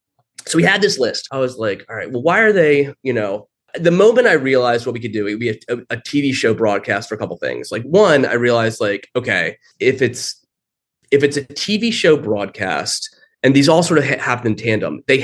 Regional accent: Baltimore, Maryland, United States; I'm from Baltimore, I basically grew up with all this sort of mythos around Edgar Allan Poe

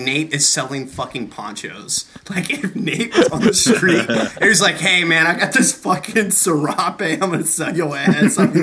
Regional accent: Simpsonville, South Carolina, United States; I am from, well, Simpsonville, South Carolina.

